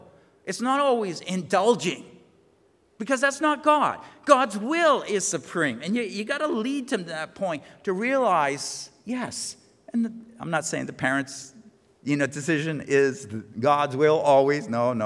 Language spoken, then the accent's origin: English; New England, United States; I come from New England